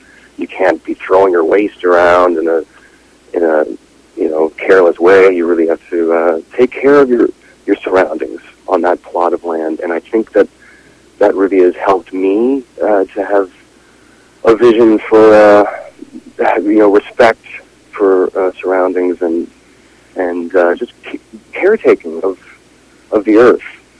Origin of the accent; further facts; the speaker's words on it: Prince Edward Island, Canada; I will say that I'm from Prince Edward Island, and I do think that that living on an island has played into this in some way.